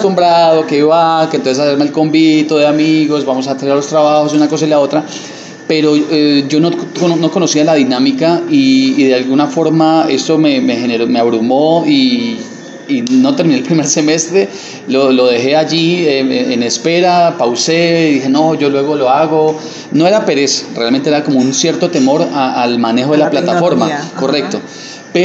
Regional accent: Florida, Valle del Cauca, Colombia; como colombianos, como vallecaucanos, y nosotros como floridanos, pues hemos sido resilientes a todo lo que vivimos

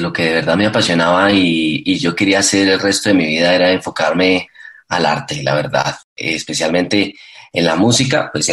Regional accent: Buga, Valle del Cauca, Colombia; desde pequeño tuve clases de piano en Buga. Yo soy originalmente de Buga.

